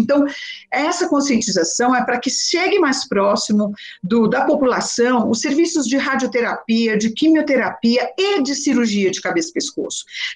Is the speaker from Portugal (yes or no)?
no; São Paulo, Brazil; now in Santo André, Brazil; Eu sou de São Paulo e moro em Santo André há 24 anos.